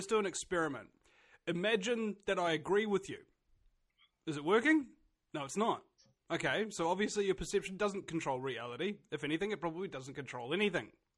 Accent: New Zealand; accent: New Zealand; you sound totally like an Australian, bro. It's nothing like a New Zealand accent, you know.

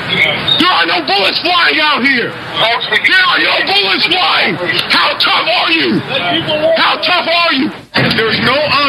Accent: New York City, New York, United States; I'm in New York City. I am from New York City.

